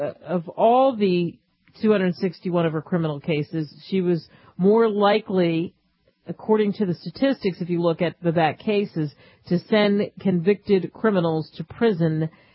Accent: Northeast, United States; You know, I'm from the Northeast, and people that I grew up with are just stunned, a lot of them, that I am for the right to bear arms.

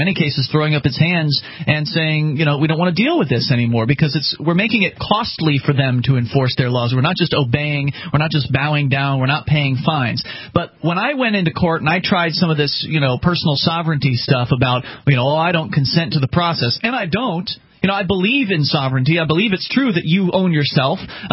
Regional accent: Florida, United States; now in New Hampshire, United States; Mark and I are originally from Florida.

